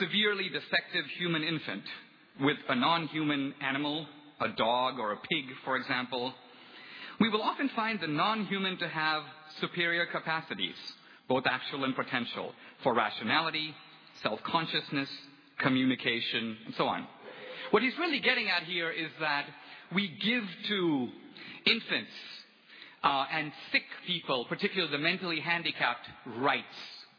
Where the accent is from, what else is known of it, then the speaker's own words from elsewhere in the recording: India; When I grew up in India, we learned a proverb that says, in effect, that tears of strangers are only water.